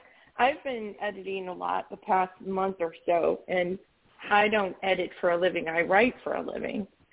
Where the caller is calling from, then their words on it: Savannah, Georgia, United States; That's Savannah, Georgia.